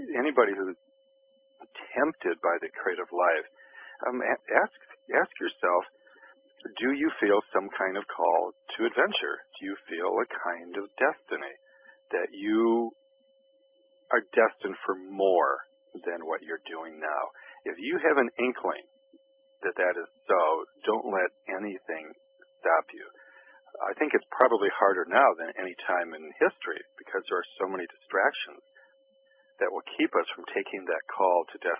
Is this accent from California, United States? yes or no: no; Detroit, Michigan, United States; No, but I loved Motown growing up in Detroit.